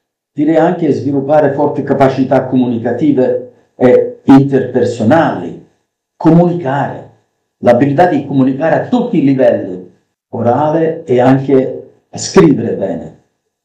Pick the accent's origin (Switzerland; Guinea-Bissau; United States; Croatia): United States; sono nato e cresciuto negli Stati Uniti